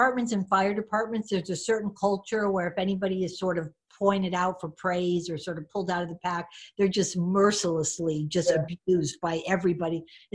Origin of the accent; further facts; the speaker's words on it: San Francisco, California, United States; I'm Arab and I'm from San Francisco, born and raised, and there's so much diversity there.